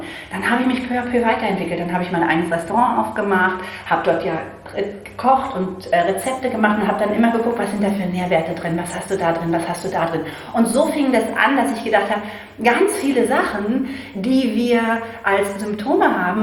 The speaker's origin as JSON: {"language": "German", "region": "Berlin", "country": "Germany", "tie": "born or raised there", "said": "ich bin in Berlin aufgewachsen"}